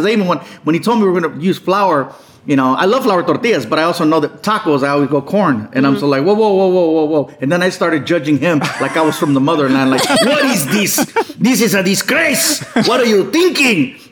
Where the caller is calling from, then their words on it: Long Beach, California, United States; I'm in Long Beach.